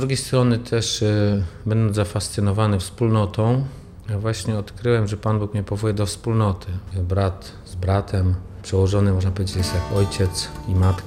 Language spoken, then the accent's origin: Polish; Pruszcz Gdański, Pomeranian Voivodeship, Poland; Pochodzę z Pruszcza Gdańskiego. Do średniej szkoły uczęszczałem w Gdańsku, w Wrzeszczu.